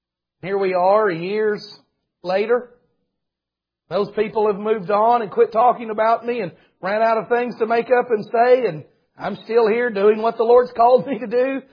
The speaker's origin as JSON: {"language": "English", "town": "Greenwood", "country": "United States", "tie": "born or raised there", "said": "I grew up in a village. I grew up in Greenwood. Oh, Greenwood's a big town. It wasn't when I was a kid. 2,300 people."}